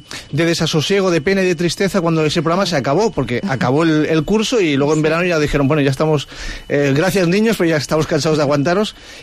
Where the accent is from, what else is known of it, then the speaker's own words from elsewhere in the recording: Rubí, Catalonia, Spain; la primera vez que me puse ante el micrófono fue en un programa infantil en mi pueblo, en la radio municipal de mi pueblo, en Rubí, en Barcelona